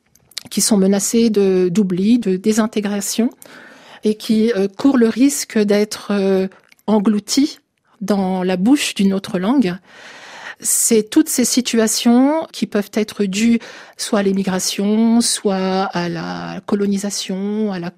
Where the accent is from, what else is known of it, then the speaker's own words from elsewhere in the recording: Turkey; En fait, quand on vous demande d'où vous venez, que vous dites que vous êtes turc, on vous renvoie toujours à la figure, le génocide des Arméniens